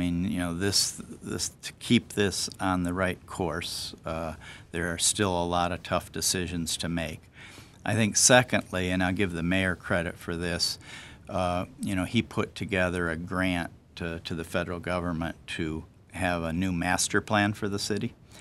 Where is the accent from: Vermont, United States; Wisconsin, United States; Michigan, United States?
Michigan, United States; Flint; because I was born and raised in Flint, I mean, I knew a lot of people, and I lived in many neighborhoods in Flint